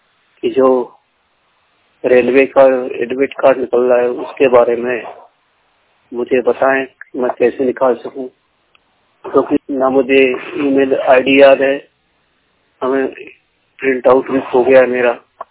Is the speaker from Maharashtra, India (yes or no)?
no; Vidisha, Madhya Pradesh, India; मेरा जिला है विदिशा, मध्य प्रदेश।